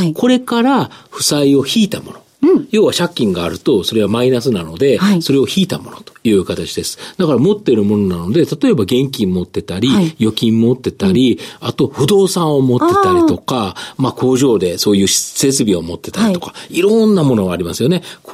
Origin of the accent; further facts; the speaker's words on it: Kansai, Japan; やはり関西人なんで